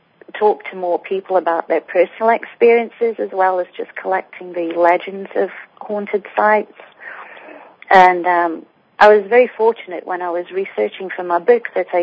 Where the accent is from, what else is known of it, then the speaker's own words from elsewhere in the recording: England, United Kingdom; I grew up in England in a town in the middle of the country that had a lot of historical buildings and a lot of haunted legend.